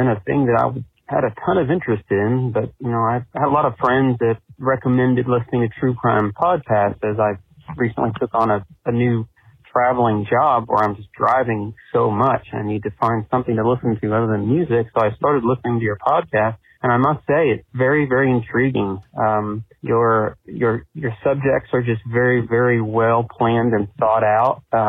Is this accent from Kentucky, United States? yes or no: yes; Lexington, Kentucky, United States; I'm from Lexington, Kentucky, so not too far away from where y'all are.